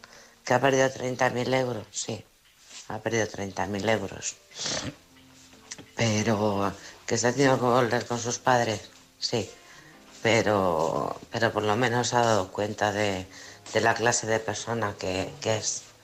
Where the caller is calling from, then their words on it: Alcorcón, Community of Madrid, Spain; de Alcorcón.